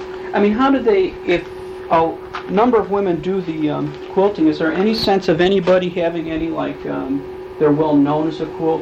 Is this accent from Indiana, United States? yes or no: no; Illinois, United States; Oh, I'm from Illinois. I live at the Wisconsin-Illinois border now. I live in Grace Lake around Libertyville.